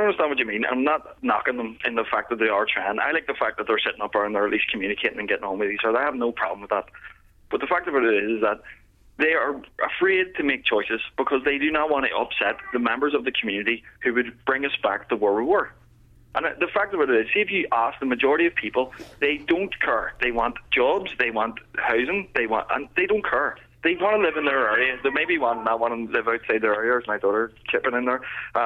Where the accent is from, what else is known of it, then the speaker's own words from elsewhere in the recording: Ireland; I'm Irish. I see myself as Irish, but I don't hate people because they're not. It's just my culture.